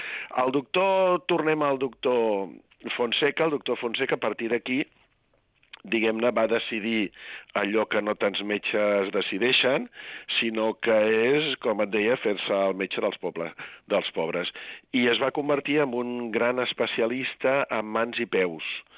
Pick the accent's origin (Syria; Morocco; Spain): Morocco; Jo no vaig néixer al Marroc, però vaig passar els primers anys de la meva vida al Marroc.